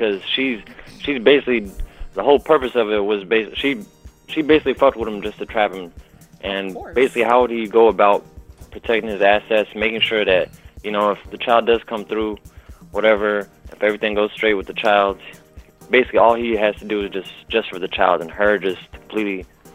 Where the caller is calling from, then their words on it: Silver Spring, Maryland, United States; I'm calling from Silver Spring, Maryland, the DMV area.